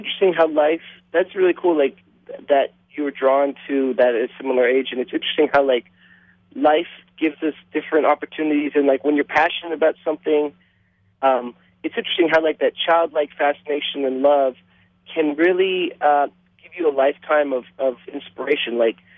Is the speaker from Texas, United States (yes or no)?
no; Oakland, California, United States; also born or lived in Brooklyn; now in Los Angeles, United States; I grew up in Oakland, so I'm a Bay Area guy.